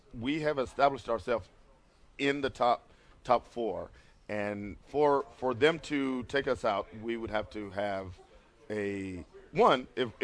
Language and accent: English; North Carolina, United States; those guys from North Carolina, which I'm a North Carolina guy, you know, I'm from North Carolina, we're not ready for this.